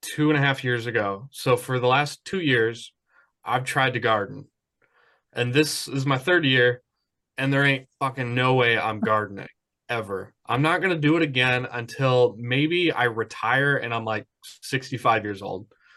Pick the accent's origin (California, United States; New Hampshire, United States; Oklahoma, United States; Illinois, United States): Oklahoma, United States; Like, I'm from Oklahoma, and it's super hot.